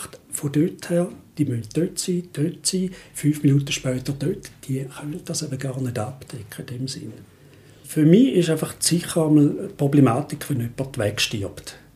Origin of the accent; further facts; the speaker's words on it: Heiligkreuz, St. Gallen, Switzerland; ich bin im Heiligen Kreuz aufgewachsen. Von dort hatte ich den Bezug und ich wohne am Bodensee, bin dort abgezügelt